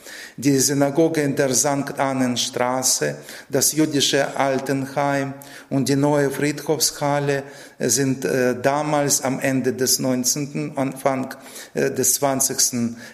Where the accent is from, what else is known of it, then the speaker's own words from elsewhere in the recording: Ukraine; now in Lübeck, Germany; Ich bin aus der Ukraine.